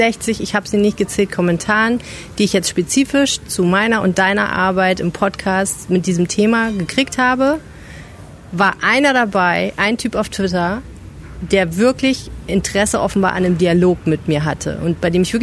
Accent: Düsseldorf, North Rhine-Westphalia, Germany

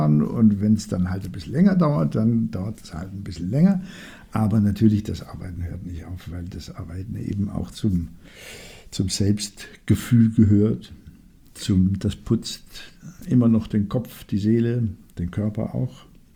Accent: Oberndorf am Neckar, Baden-Württemberg, Germany; Oberndorf am Neckar. Das liegt zwischen Horb kennt man eigentlich meistens und Rottweil kennt man.

